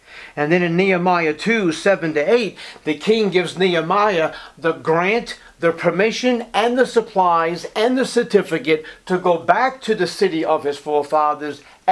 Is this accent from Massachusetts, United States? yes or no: yes; Boston, Massachusetts, United States; And to this day, growing up in Boston, there was a very large Jewish community within the greater Boston area.